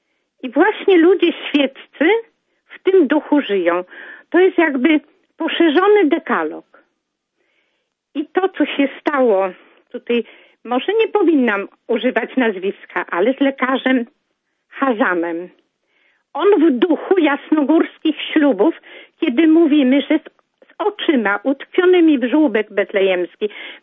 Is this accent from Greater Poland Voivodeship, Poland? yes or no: yes; Poznań, Greater Poland Voivodeship, Poland; born there; Bo ja urodziłam się w Poznaniu